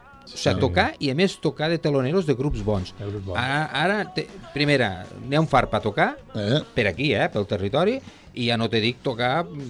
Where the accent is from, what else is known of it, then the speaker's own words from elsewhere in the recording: Tortosa, Catalonia, Spain; soc de Tortosa, pum, pum, pum, soc de Terres de l'Ebre